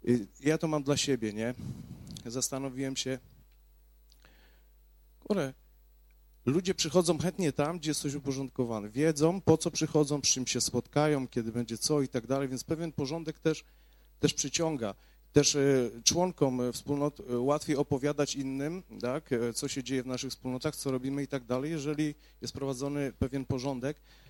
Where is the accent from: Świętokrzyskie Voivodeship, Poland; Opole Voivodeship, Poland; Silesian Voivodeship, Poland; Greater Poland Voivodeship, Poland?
Opole Voivodeship, Poland; Nysa; pochodzę z Nysy.